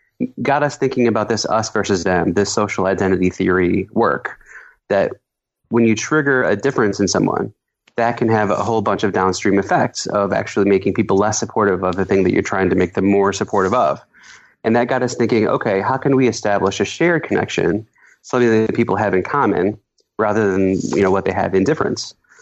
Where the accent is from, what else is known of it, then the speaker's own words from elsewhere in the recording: Iowa, United States; I was really proud of my home state of Iowa.